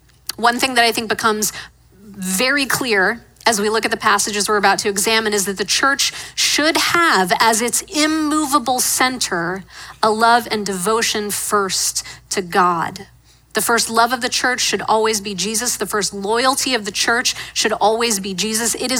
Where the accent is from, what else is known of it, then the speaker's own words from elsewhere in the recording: Pittsburgh, Pennsylvania, United States; My family and I had the opportunity to go back to Pittsburgh, my hometown, this past weekend.